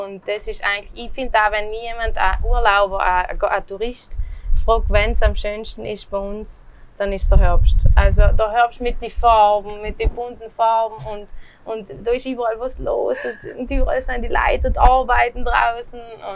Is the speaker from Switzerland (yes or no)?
no; Kaltern, Trentino-Alto Adige, Italy; ich bin eine gebürtige Kalterin, bin da aufgewachsen und wir haben als Familie eben da gewohnt, aber meine Mama ist von Derlan.